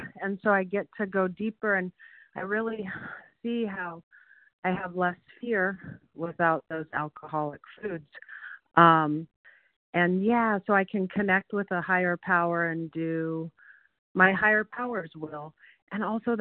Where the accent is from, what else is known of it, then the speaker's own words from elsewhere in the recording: California, United States; from California.